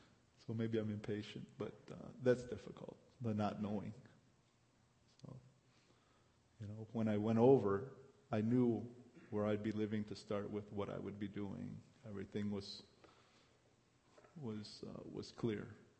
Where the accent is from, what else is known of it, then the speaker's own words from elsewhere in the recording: Kalamazoo, Michigan, United States; I'm from Kalamazoo. Yep, born and raised here.